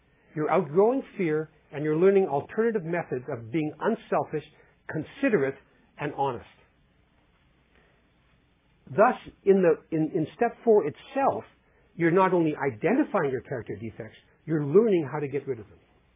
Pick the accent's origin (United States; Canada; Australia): Canada; keep wanting to say process because I'm a Canadian.